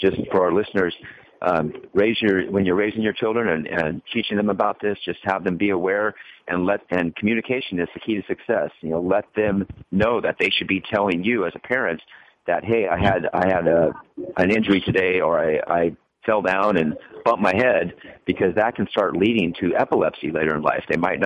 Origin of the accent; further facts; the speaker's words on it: Escondido, California, United States; I'm from Escondido here in North County, San Diego, just about 20 minutes east of here of Oceanside.